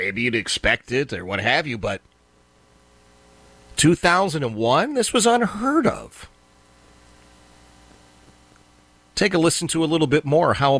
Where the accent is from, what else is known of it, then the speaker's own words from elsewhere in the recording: Philadelphia, Pennsylvania, United States; but when I was growing up in Philadelphia, firehouses were, well, they were exactly that.